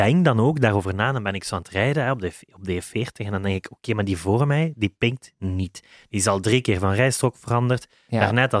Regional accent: Bree, Limburg, Belgium; We zijn van Bree. Mijn moeder is van Bree.

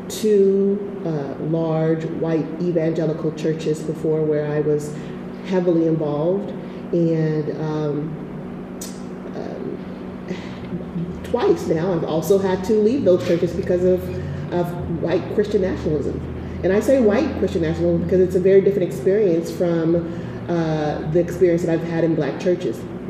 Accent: United States; I'm grateful to be an American. I love being an American, but that's a choice that I make

